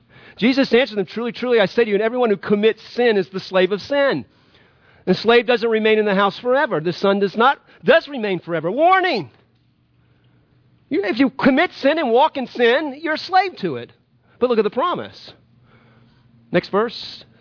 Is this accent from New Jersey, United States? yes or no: no; New Orleans, Louisiana, United States; I like the idea of growing up in New Orleans that there were warnings of hurricanes.